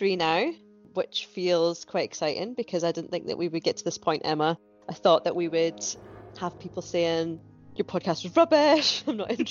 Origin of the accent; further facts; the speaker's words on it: Scotland, United Kingdom; also born or lived in England; So I was brought up in Scotland. I am actually English.